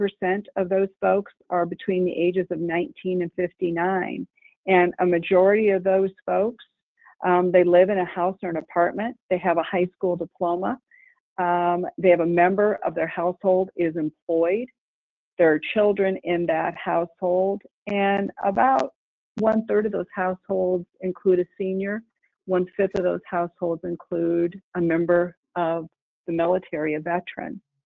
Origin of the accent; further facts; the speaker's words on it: Grand Junction, Iowa, United States; I grew up near Grand Junction, Iowa, and Grand Junction, Iowa had a grocery store.